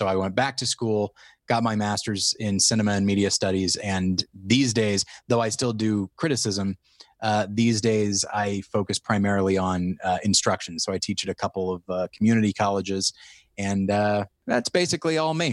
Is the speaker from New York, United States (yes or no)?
no; Taft, California, United States; also born or lived in Ventura, California / Colorado / Missouri; I'm originally from Taft, California, which is outside of Bakersfield.